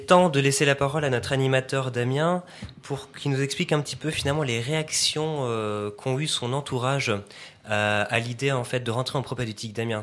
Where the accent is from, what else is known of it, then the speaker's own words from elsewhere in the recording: Grand Est, France; J'ai voulu revenir en fait en Lorraine parce que c'est là où j'ai grandi. Pour me rapprocher un peu de ma famille.